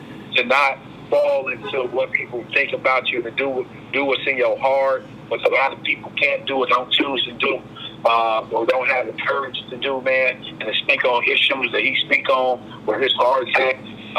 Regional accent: Chicago, Illinois, United States; You know, at the young days, growing up in Chicago

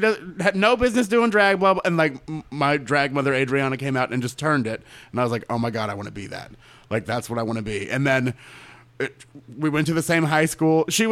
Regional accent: Orlando, Florida, United States; Born and raised in Orlando, yep.

